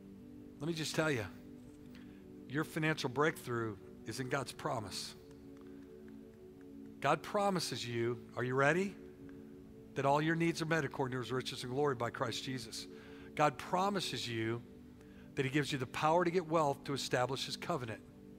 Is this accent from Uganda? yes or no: no; Oklahoma, United States; How about them apples? We're from Oklahoma. That's good grammar.